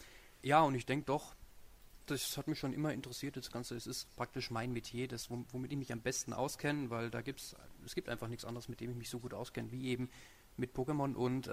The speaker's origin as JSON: {"language": "German", "region": "Bavaria", "country": "Germany", "said": "ich komme so ziemlich noch aus Bayern, gerade so noch, also ganz im Norden von Bayern. Also ich bin kein Bayer, das möchte ich bitte klargestellt haben."}